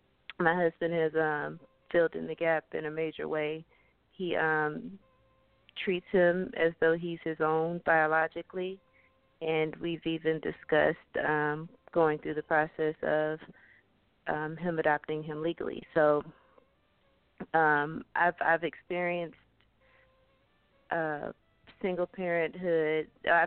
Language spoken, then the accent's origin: English; Stockbridge, Georgia, United States; I'm from Stockbridge, Georgia.